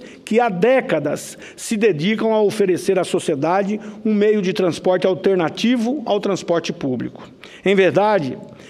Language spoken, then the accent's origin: Portuguese; Rondonópolis, Mato Grosso, Brazil; Lá na minha cidade, Rondonópolis